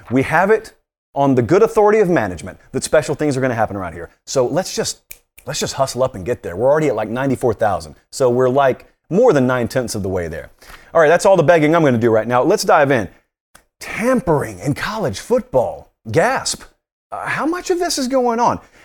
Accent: Georgia, United States; because I grew up in Georgia.

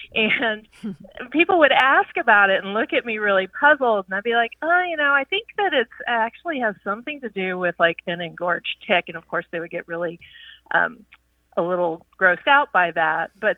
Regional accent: Virginia, United States; also born or lived in New York / California; now in Arizona, United States; I live in Arizona now, and previous to that, I was in New York and in California, but I grew up in Virginia

